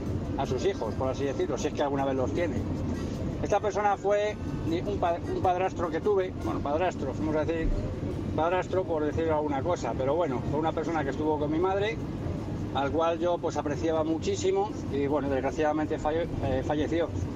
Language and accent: Spanish; Madrid, Community of Madrid, Spain; de Madrid